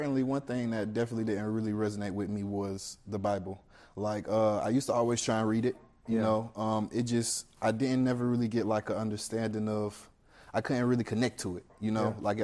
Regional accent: United States; Growing up in America, you know, you get that perception that Muslim terrorist.

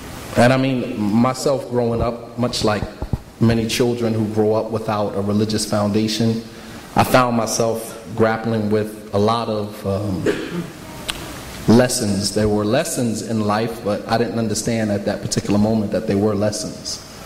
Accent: Montclair, New Jersey, United States; born there; I was born in Montclair, New Jersey.

